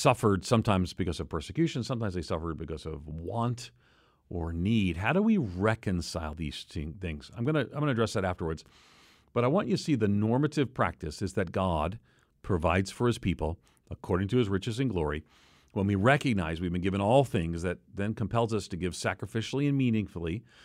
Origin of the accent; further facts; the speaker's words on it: Long Island, New York, United States; when I grew up, where I grew up on Long Island, that we'd go to church on Christmas and Easter, just Christmas and Easter